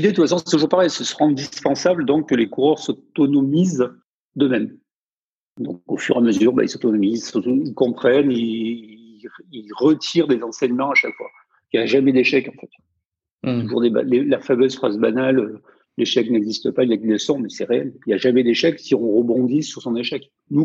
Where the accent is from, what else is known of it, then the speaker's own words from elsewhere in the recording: Provence-Alpes-Côte d'Azur, France; J'ai 53 ans, je viens des Hautes-Alpes.